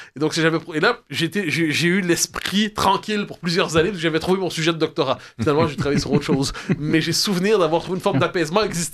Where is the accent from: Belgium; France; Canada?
Canada; Quebec; En tant que Québécois, je ne m'identifie plus immédiatement aux querelles et aux passions de l'Empire.